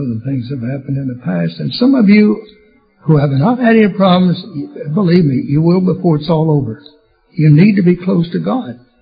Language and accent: English; Oklahoma, United States; also born or lived in California; I came out here from California. I'm from Oklahoma. I went to work for Continental Can Company in Stockton.